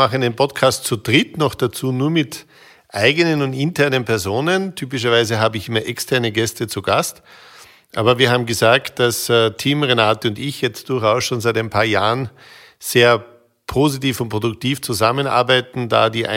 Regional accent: Austria; uns als Österreicher in der Mitte zu verstehen

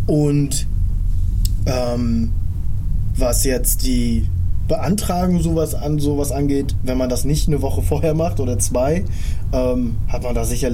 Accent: Greifswald, Mecklenburg-Vorpommern, Germany; ich komme ja aus Greifswald

